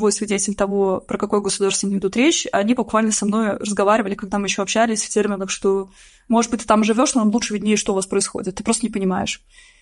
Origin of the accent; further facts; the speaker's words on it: Russia; born or raised there; now in Ukraine